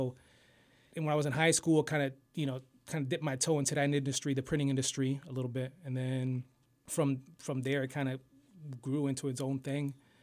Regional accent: Allentown, Pennsylvania, United States; I grew up Southside Allentown

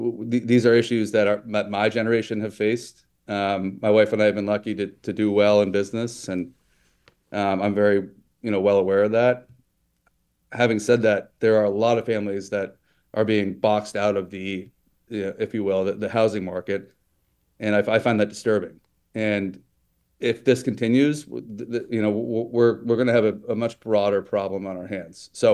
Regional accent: Connecticut, United States; moved away; So I went to school in New Hampshire. I was raised in Connecticut.

